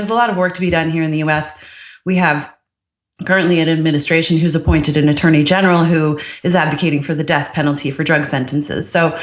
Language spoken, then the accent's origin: English; Newfoundland and Labrador, Canada; also born or lived in Montreal / Ireland / United Kingdom / Seattle; I grew up in Newfoundland when I was 13 or 14, I think was the first time that, you know, someone handed me a joint at a party.